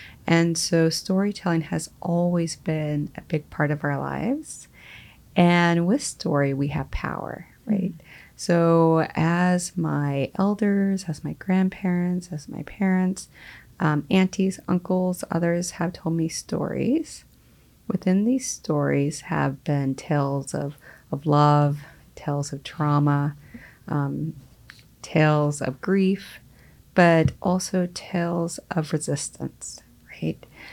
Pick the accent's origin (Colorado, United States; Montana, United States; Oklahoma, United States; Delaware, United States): Oklahoma, United States; I hail from the Choctaw Nation of Oklahoma.